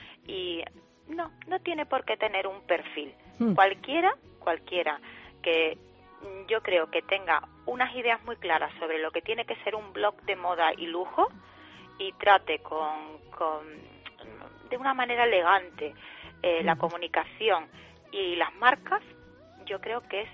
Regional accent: Seville, Andalusia, Spain; porque yo soy sevillana, pues he querido que este encuentro haga su arranque o su inicio desde mi ciudad, desde Sevilla.

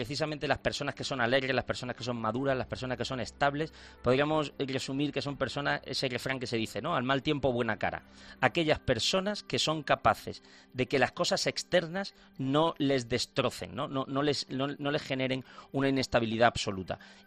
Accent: Granada, Andalusia, Spain; En Granada, que yo soy granadino, decimos, bueno, esto es muy de Jaén, ¿no?

